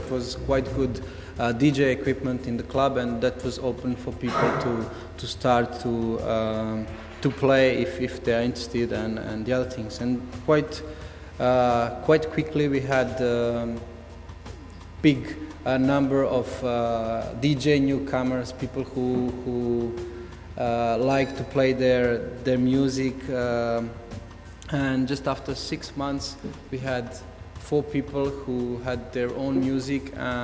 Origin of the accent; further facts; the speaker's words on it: Croatia; I'm from Croatia, Multimedia Institute.